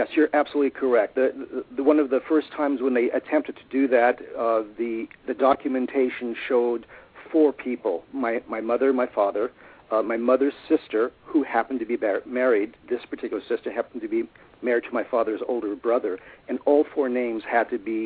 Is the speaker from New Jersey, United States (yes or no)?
no; New York, United States; also born or lived in Paris, France; born in Paris, France, after the war, the result of my parents' survival. Then I immigrated with my mother and father to New York from France in 1950, when I was just a small boy of 4 years old.